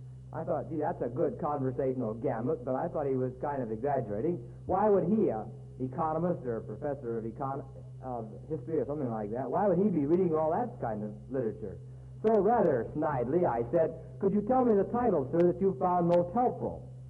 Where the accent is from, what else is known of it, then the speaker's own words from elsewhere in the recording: Des Moines, Iowa, United States; now in New York City, United States; The discovery of East Harlem was a shock for someone who had been born and bred in Des Moines, Iowa.